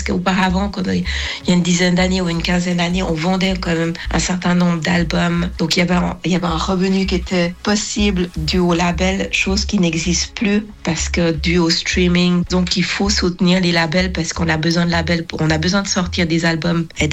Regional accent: Switzerland; De recevoir un prix en Suisse, c'est très émouvant parce que c'est mon pays d'origine.

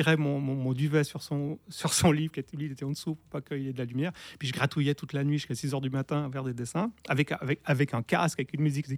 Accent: Brazil; now in France; je n'ai pas vu beaucoup de films quand j'étais jeune au Brésil. Au Brésil, j'ai vu 3 films.

